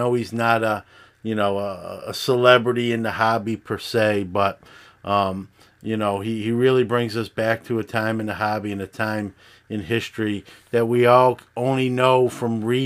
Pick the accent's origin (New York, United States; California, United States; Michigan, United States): New York, United States; Brooklyn; I'm also from Brooklyn, but he was there a lot longer than me.